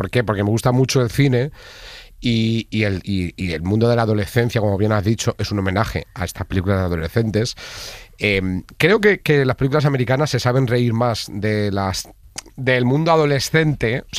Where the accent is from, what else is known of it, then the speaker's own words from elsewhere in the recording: Villanueva de la Jara, Castilla-La Mancha, Spain; Villanueva de la Jara, claro. Cuenca.